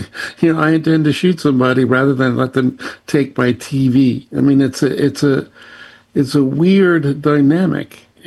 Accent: Memphis, Tennessee, United States; I grew up with guns. I told you, I grew up in Memphis, and I grew up shooting rifles and shotguns, even shot pistols.

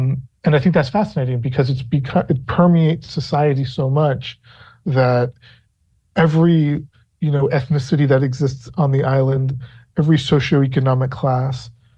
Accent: Toronto, Ontario, Canada; Like I was raised in Toronto, of course, with strong cultural ties to Trinidad. We'd go back and forth a lot.

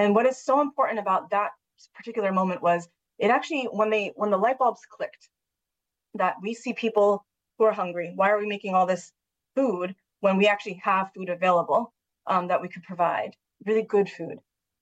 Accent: New England, United States; born or raised there; also born or lived in Pittsburgh; now in Washington, D.C., United States

